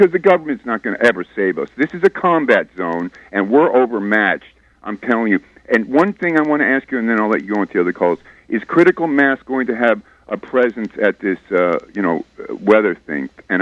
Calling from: Westchester, New York, United States; up in Westchester.

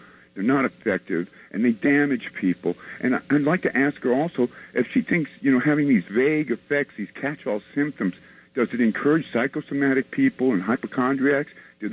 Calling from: White Plains, New York, United States; I'm up in White Plains.

